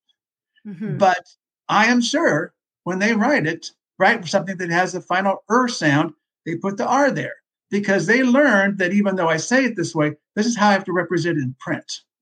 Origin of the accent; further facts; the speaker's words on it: West Coast, United States; I grew up on the West Coast, and I don't know if this was a dialect issue or just